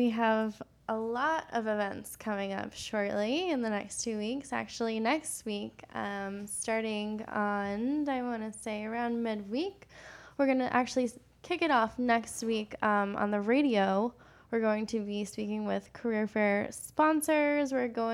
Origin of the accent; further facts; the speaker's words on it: Plymouth, Massachusetts, United States; I'm from Plymouth, Massachusetts.